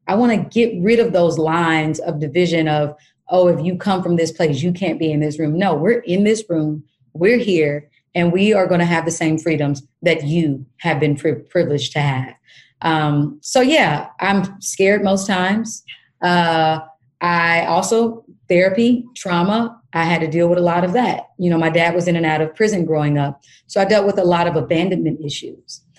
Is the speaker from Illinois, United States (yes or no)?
no; Kansas, United States; I, as I mentioned earlier, I grew up in Kansas.